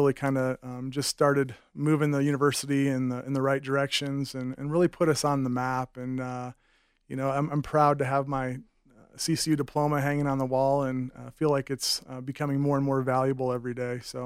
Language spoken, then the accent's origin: English; Fremont, Nebraska, United States; also born or lived in Aberdeen, South Dakota; I was born in South Dakota. Grew up in Nebraska, a little town called Fremont, just outside of Omaha. Went there all through high school.